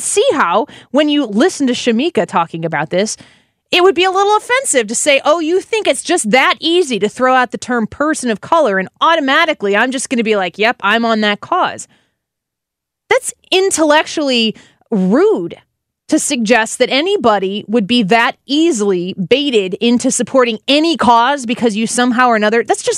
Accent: Midwest, United States; I am a Christian, I am a mother, I am a wife, I am a Midwesterner

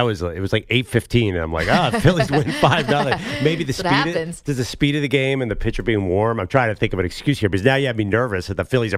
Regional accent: Buffalo, New York, United States; So anyway, I feel like this is unnecessary heat on my hometown team.

